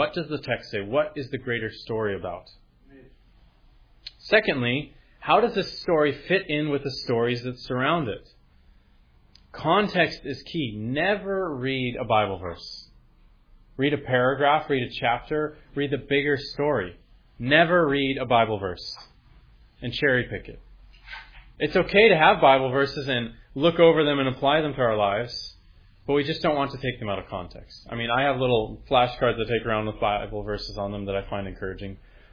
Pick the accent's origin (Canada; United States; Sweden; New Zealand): United States; That's a rebuke for me as an American, from very wealthy people in the States.